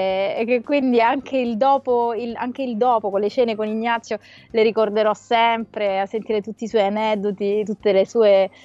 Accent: Naples, Campania, Italy; Sì, sarà che sono napoletana, che quindi siamo un po' fratelli, no? Dello stesso regno.

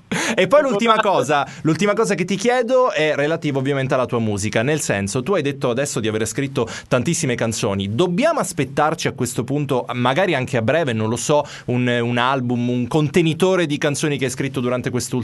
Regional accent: Sicily, Italy; noi siamo tra virgolette anche un po' fortunati, perché essendo siciliani in qualche modo abbiamo anche potuto vivere il calore della nostra terra

